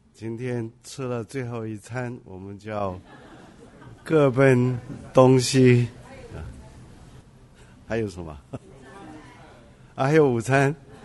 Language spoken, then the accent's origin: Chinese; Beijing, China; 我们北京人讲好的意思就是好累，